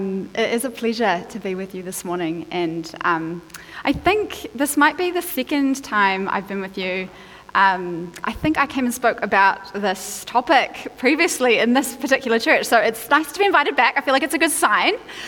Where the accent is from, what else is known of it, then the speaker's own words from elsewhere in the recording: Whangaparaoa, Auckland, New Zealand; because I was raised in Whangaparoa, so I very much grew up in the shadow of that maunga and on the beaches of the Waitemata.